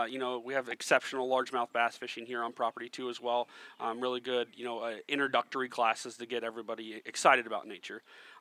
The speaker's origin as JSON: {"language": "English", "region": "Kansas", "country": "United States", "tie": "born or raised there", "lives_now": "Florida, United States", "said": "Growing up in Kansas, I moved down here for an internship to finish my degree in recreation"}